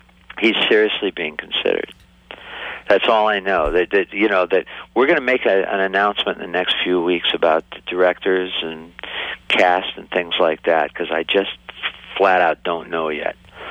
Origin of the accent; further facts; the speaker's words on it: Niles, Michigan, United States; also born or lived in Dayton, Ohio; no, I was born in Dayton, Ohio. Grew up in Niles, Michigan.